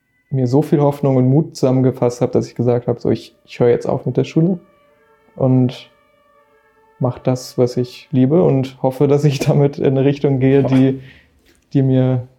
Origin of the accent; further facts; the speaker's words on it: Hamburg, Germany; Eimsbüttel, ja, hier in Hamburg.